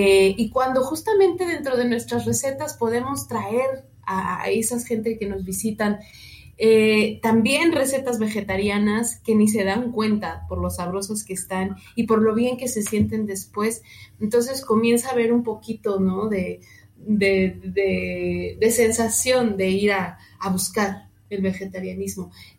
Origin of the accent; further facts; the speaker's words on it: Mexico; porque como mexicanos tenemos una gama increíble de lechugas, ¿no?